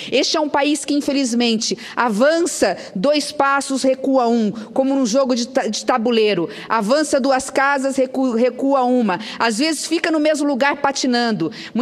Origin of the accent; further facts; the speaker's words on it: Três Lagoas, Mato Grosso do Sul, Brazil; comunicar ao Brasil que a minha cidade natal, Três Lagoas, está de aniversário